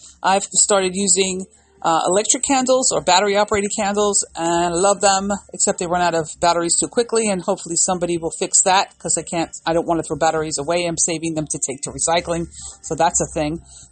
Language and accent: English; United States; We're American. We do what we like.